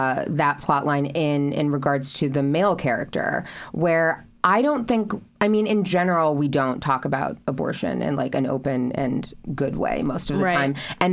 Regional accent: West Coast, United States; Like, I'm from the West Coast.

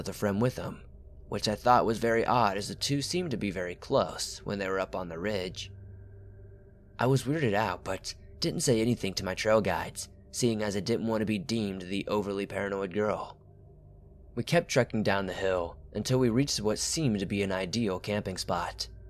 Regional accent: Kansas, United States; For some background information, I am a girl from Kansas, and every summer since I was 12, I've gone backpacking in Colorado.

